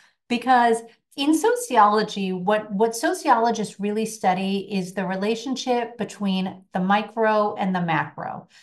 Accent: Boston, Massachusetts, United States; I'm from the Boston area.

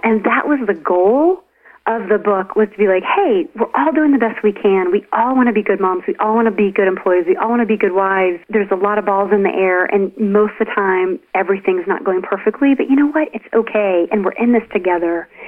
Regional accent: Appalachia, United States; I'm from Appalachia. I mean, there's a lot of poverty. It's a poverty-stricken area.

